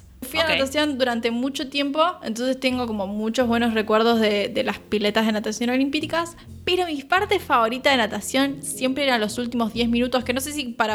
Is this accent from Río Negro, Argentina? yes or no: yes; Viedma, Río Negro, Argentina; porque para mí el río es sinónimo a mi infancia. Yo nací en Viedma.